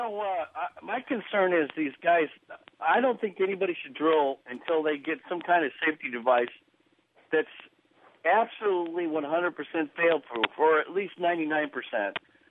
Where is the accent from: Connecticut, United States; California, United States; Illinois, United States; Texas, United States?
California, United States; I grew up in Southern California when I was a kid